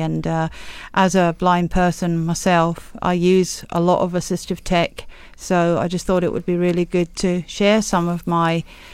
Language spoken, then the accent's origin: English; London, United Kingdom; moved away; also born or lived in Scotland; I was born in London. Brought up there. I went to school there, to a blind school in southwest London. And from there, I've kind of moved further north to Scotland, where I lived for many years